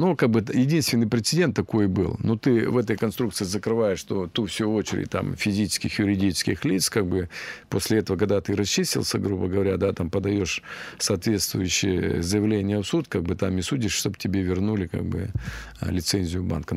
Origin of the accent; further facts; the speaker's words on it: Russia; я не люблю за границу, туда не поеду, что бы ни было здесь, да, я россиянин, буду жить здесь, да